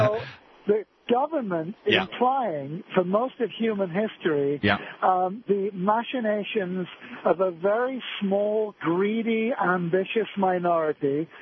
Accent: England, United Kingdom; I grew up in England

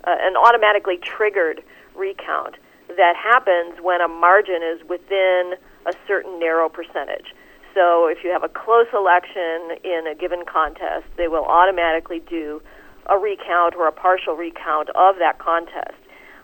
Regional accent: Chicago, Illinois, United States; this hurts me because I'm actually from Chicago

